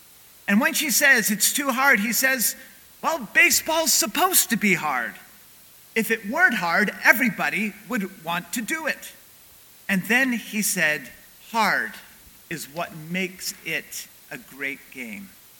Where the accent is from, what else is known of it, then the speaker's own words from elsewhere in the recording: Montreal, Quebec, Canada; I'm originally from Montreal, where that team used to be, because they used to be the Montreal Expos